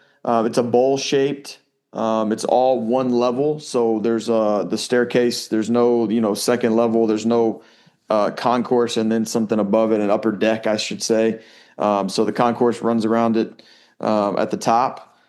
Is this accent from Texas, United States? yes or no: yes; Texas, United States; And I love Texas, and it's obviously where I'm from. It's my home state, and I just really like the people.